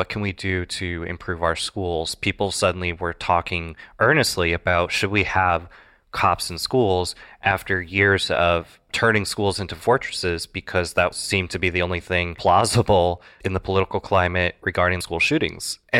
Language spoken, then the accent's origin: English; Iowa, United States; the candidates going through Iowa, my home state